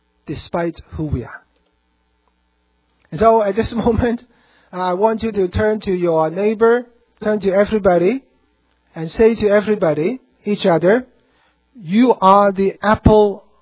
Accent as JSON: {"language": "English", "country": "Hong Kong", "tie": "born or raised there", "said": "Really, even when I was growing up in Hong Kong and here."}